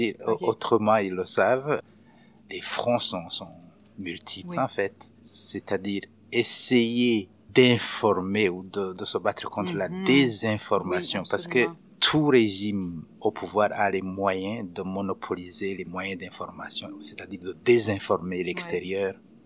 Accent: Burundi; moved away; also born or lived in Rwanda / Congo / Kenya; Mais j'ai quitté le Burundi, même avec un passeport, mais avec l'intention de ne plus jamais y remettre les pieds.

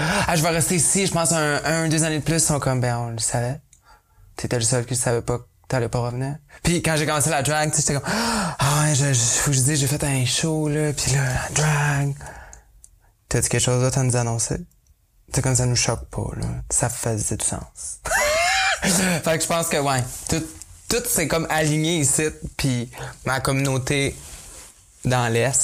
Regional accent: Quebec, Canada; accent: Québécois; en assumant mon gros accent québécois quand je parle en anglais, ben pour moi, c'est ma façon à moi de partager ma culture francophone

